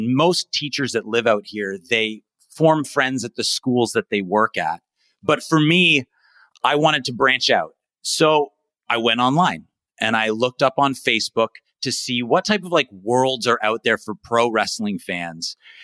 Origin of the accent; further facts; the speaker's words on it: Ontario, Canada; now in Ho Chi Minh City, Vietnam; I am from Toronto, but to be more specific, because so many Torontonians say they're from Toronto, I'm actually from the city Barrie, Ontario. I made my way out to Vietnam in 2015